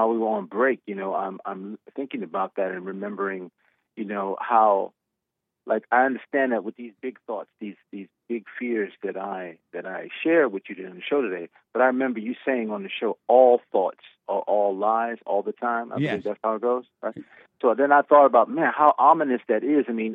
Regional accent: New York City, New York, United States; You know, I grew up in New York City. I met Trump.

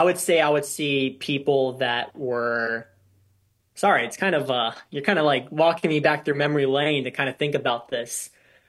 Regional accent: Las Vegas, Nevada, United States; I grew up in Las Vegas, which is a very multiracial place.

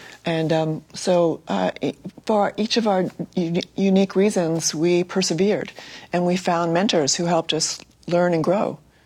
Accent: United States; I'm an American child of the 60s

